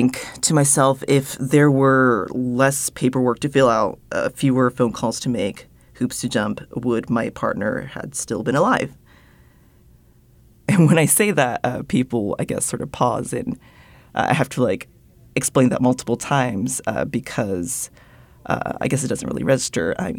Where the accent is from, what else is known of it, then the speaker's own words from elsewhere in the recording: Japan; moved away; growing up in Japan and being like one of the very few like mixed-race people, like white passing people there growing up, it was very homogenous